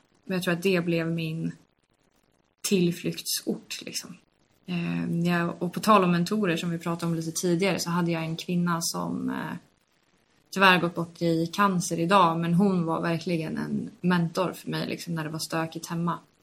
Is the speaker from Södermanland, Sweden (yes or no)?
no; Kallhäll, Stockholm County, Sweden; från jättebörjan så är jag uppväxt i Kallhäll i Jakobsberg utanför Stockholm. Liten förort ihop med en då 17-årig mamma